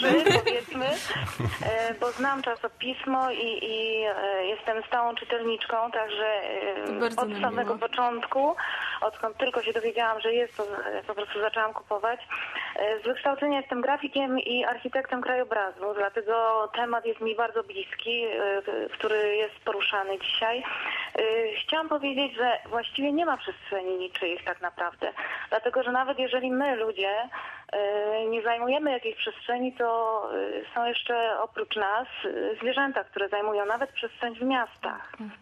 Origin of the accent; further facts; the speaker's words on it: Silesian Voivodeship, Poland; to ja jestem ze Śląska i były takie miejsca, które były tak zwane niczyje